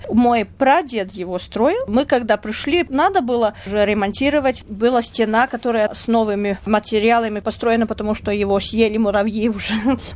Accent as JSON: {"language": "Russian", "town": "Roja", "region": "Kurzeme", "country": "Latvia", "tie": "born or raised there", "also_born_or_lived": "Daugavpils / Riga", "said": "я сама родилась в Даугавпилсе, потом мои родители жили в Рое, в Талсинском районе, потом в Риге просто жила, когда училась и начала работать уже по профессии."}